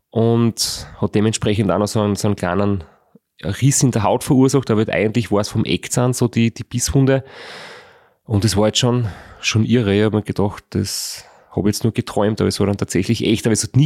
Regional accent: Austria; Da ist eigentlich die Hundethematik nicht viel anders wie bei uns in Österreich, so wie ich es bisher erlebt habe.

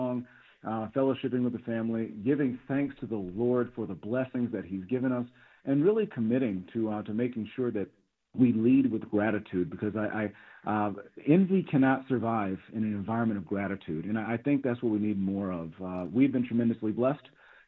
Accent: United States; my 8 years of service in the United States military as a down payment on the freedom that I've enjoyed as being an American.

